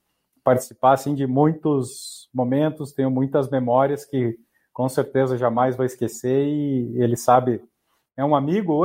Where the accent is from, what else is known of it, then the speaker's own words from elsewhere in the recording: Porto União, Santa Catarina, Brazil; Não, eu sou de Santa Catarina, eu sou de Porto União.